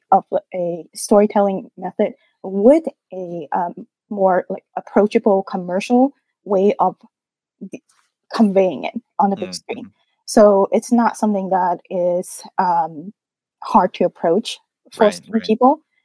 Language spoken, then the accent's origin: English; Guangzhou, Guangdong, China; So, so when I was a kid, I grew up in Guangzhou, China.